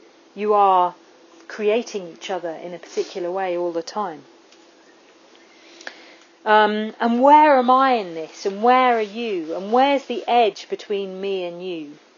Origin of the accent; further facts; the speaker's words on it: England, United Kingdom; I'm English and I'm Southern. It's a burden.